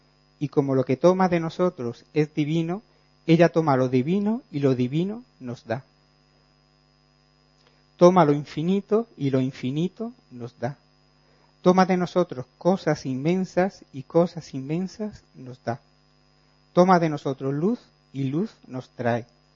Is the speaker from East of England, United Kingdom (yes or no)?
no; London, United Kingdom; Spanish is a second language; Yo que soy del norte de Londres, pero bueno, y mi pronunciación no es muy...